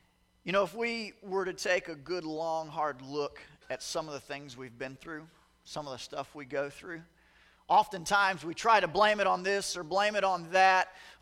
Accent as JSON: {"language": "English", "region": "the South", "country": "United States", "tie": "born or raised there", "said": "I was raised in the South, but all my ministry experience was up here with you guys. And then I go back to the South"}